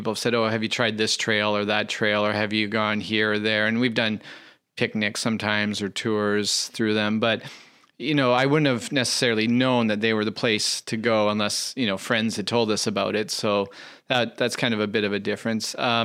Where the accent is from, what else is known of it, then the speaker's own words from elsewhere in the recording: Vancouver, British Columbia, Canada; for when I grew up in Vancouver